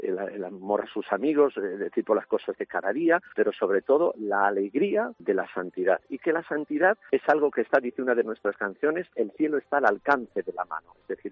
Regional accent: Cuenca, Castilla-La Mancha, Spain; nosotros somos de Cuenca, yo soy el rector del seminario diocesano de Cuenca

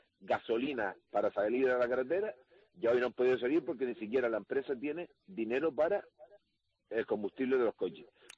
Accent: Gáldar, Canary Islands, Spain; porque yo soy de Galdar

